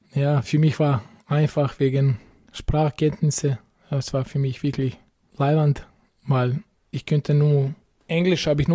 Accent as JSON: {"language": "German", "town": "Srebrenica", "region": "Republika Srpska", "country": "Bosnia & Herzegovina", "tie": "born or raised there", "second_language": "German", "said": "In kleiner Stadt Srebrenica."}